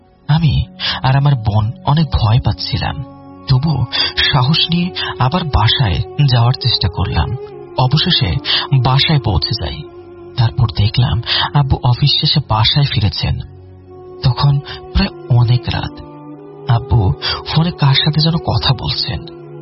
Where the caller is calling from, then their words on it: Natore, Rajshahi Division, Bangladesh; আমি নাটোরের ওয়ালে ইউনিয়ন থেকে বলছি।